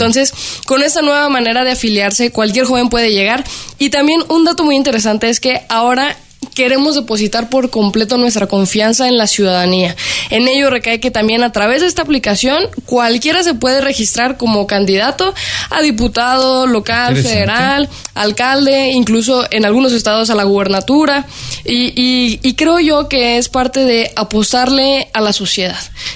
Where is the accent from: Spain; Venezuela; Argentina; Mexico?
Mexico; Chihuahua; Te platico, yo soy de Chihuahua